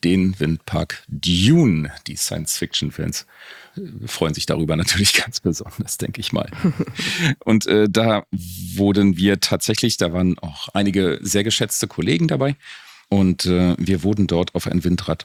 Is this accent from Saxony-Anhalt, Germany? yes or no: no; Rathenow, Brandenburg, Germany; wie viel Strom meine Heimatstadt Rathenow braucht. In Brandenburg mit 27.000 Menschen braucht 201 Gigawattstunden pro Jahr.